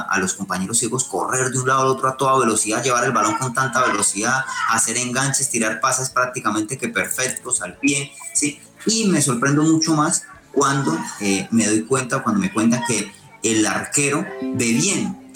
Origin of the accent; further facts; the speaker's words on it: Colombia; La universidad en su momento pues no permitió, digamos, los espacios para poder representar a mi país